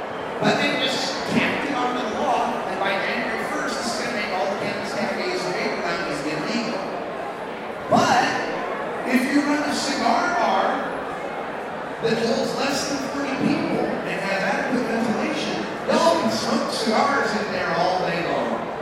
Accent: Boise, Idaho, United States; I'm from Boise originally, and I know his laws are really strict.

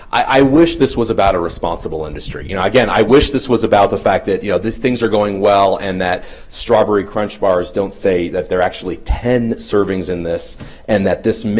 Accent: California, United States; I hope that in my home state of California, if they pass legalization, that there is no advertising.

